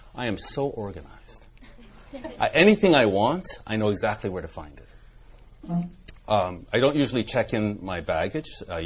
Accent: Canada; He's not a president for Canada. I'm a Canadian. There are decisions that he's making that are not great for Canada.

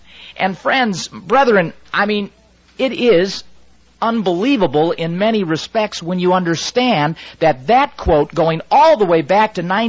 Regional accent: United States; being an American here in the United States

